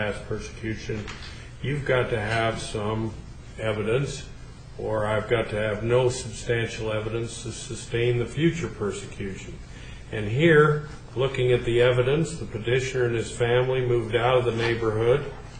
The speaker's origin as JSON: {"language": "English", "region": "Idaho", "country": "United States", "said": "I'm from Southeast Idaho, so I don't know exactly how to say"}